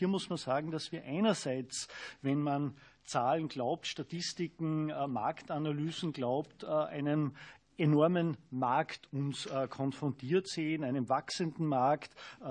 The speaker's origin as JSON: {"language": "German", "country": "Austria", "said": "ein bayerisches oder in meinem Fall österreichisches Grüß Gott"}